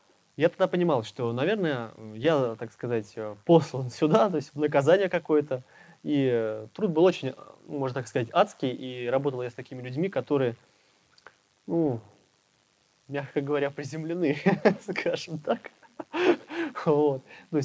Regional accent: Bashkortostan, Russia; Я родом с Башкирии. Я работал на молокозаводе грузчиком.

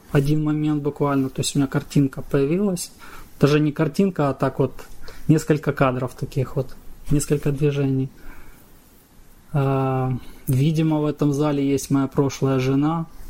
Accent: Zhytomyr, Zhytomyr Oblast, Ukraine; Я приехал из Украины, город Житомир.

